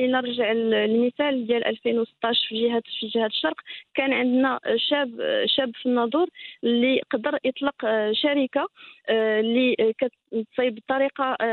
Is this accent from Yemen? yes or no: no; Morocco; خصوصا عندنا في المغرب